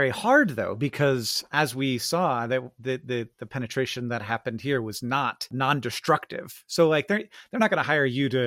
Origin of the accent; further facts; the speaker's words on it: United States; We all are different folks. We don't look like we're together. We're all from America, but so are all the other tourists.